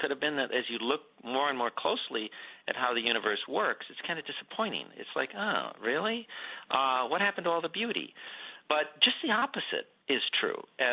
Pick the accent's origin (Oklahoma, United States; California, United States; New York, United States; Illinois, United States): California, United States; Los Angeles; born there; I was born in East Los Angeles, and I went to UCLA, and then I went to Cornell